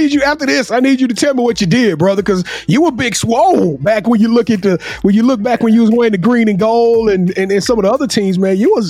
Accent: Louisiana, United States; as a little kid, I fantasized about this as a chubby kid growing up in Louisiana.

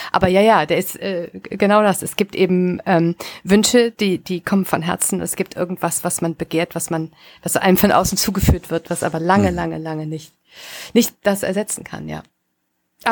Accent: Rhineland, Germany; Um es mal als Rheinländerin zu sagen, ja?

